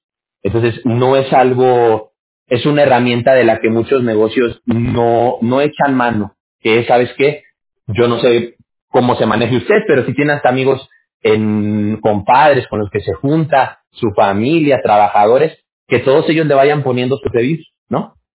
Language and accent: Spanish; Mexico; yo que soy de México